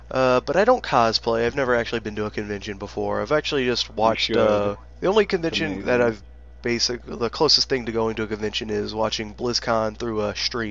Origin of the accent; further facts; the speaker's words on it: Lafayette, Louisiana, United States; also born or lived in Bunkie; So I'm from Lafayette, Louisiana. I'm, I was born in a smaller town called Bunky out, kind of, you know, in the country area of Lafayette.